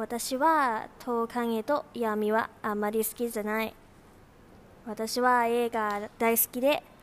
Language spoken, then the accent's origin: Japanese; Thailand; Japanese is a second language; 私は13歳です。今はサラブリーウィディアコムで勉強します。タイから来ました。